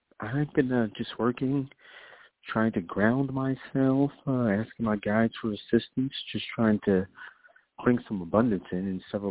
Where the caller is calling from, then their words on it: New York, United States; I'm calling from New York.